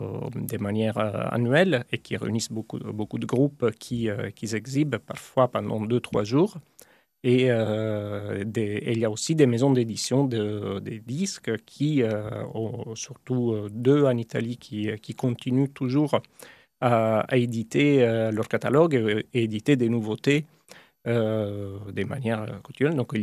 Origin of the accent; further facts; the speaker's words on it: France; comme ça serait l'Humain chez nous, en France.